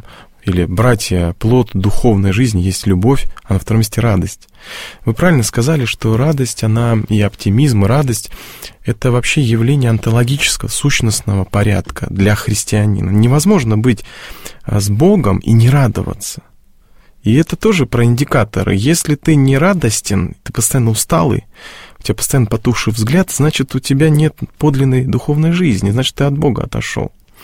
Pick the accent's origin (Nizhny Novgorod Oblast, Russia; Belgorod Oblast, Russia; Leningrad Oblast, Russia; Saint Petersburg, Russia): Belgorod Oblast, Russia; Мы же из Белгородской области